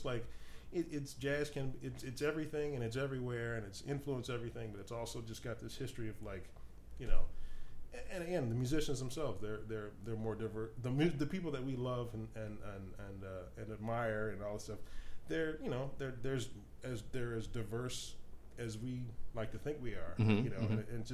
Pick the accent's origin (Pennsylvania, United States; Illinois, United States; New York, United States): Illinois, United States; Evanston; Yeah, well, I grew up in Evanston